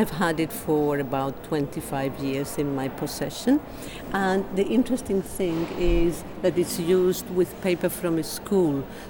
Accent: Chile; now in Northern Ireland, United Kingdom; I'm from Chile originally and live in Northern Ireland.

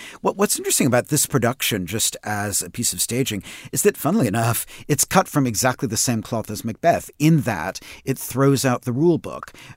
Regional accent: United States; and I say this as an American

